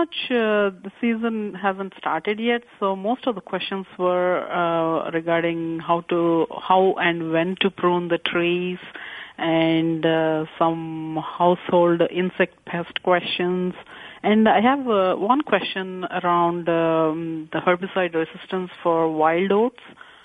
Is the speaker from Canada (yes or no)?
no; India; now in United States; I'm originally from India.